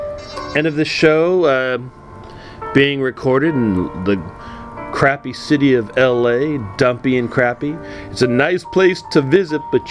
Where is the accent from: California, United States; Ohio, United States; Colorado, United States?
California, United States; I go, yeah, we're from California.